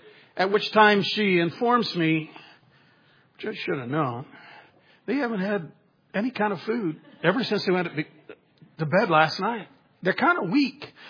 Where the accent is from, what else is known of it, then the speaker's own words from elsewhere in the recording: Winona Lake, Indiana, United States; And where we grew up in Winona Lake, there were 50 trees on our property.